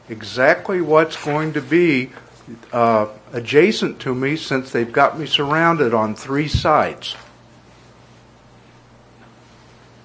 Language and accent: English; Washington, Missouri, United States; I'm from Washington, Missouri. I had to drive down here because I couldn't get information about what was going to be proposed.